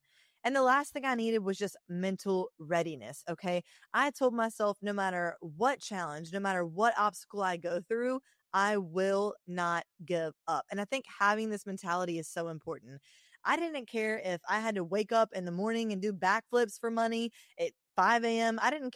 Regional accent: Alabama, United States; moved away as an adult; I'm going to be the best trainer that you've ever seen. I'm coming from Alabama. There's going to be no one like me.

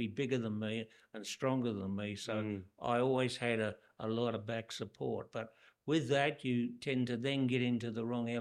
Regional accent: London, United Kingdom; First off, I was born in Southeast London

